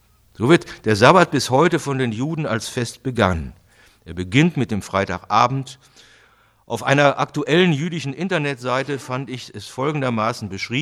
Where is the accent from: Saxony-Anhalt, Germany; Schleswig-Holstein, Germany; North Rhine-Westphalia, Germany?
North Rhine-Westphalia, Germany; Cologne; lange Zeit in meiner Heimatstadt Köln tätig